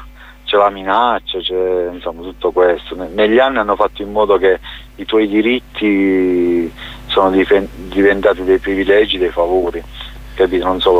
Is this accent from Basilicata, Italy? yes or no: yes; Basilicata, Italy; il mio paese nativo è uno di quei paesi colpiti dall'estrazione petrolifera, e in Basilicata ci sono state diverse manifestazioni